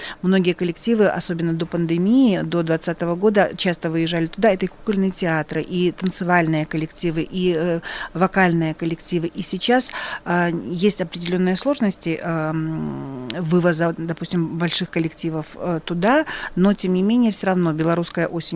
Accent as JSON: {"language": "Russian", "country": "Belarus", "said": "И белорусские соотечественники – это мы, это белорусы."}